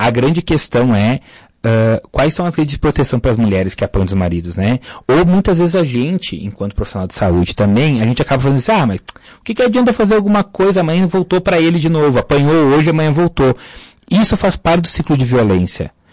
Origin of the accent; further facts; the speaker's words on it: Cambará, Paraná, Brazil; eu me criei em Cambará, minha avó morava lá